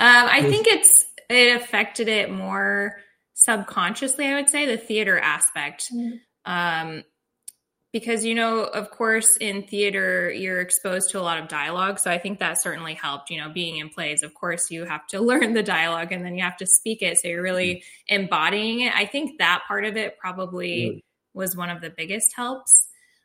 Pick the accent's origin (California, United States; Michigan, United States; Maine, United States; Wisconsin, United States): Michigan, United States; When I was younger, I grew up in Michigan. The story is also set in Michigan.